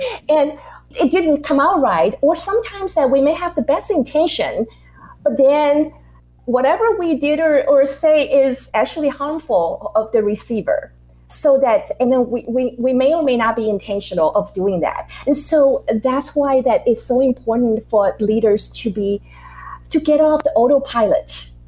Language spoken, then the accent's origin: English; Taiwan; I grew up in Taiwan. So I grew up in Asian culture.